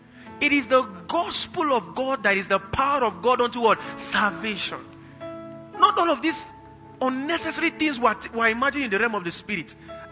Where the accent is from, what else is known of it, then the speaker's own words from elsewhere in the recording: Kaduna, Kaduna State, Nigeria; We grew up together in Kaduna, anointed by the same pastor.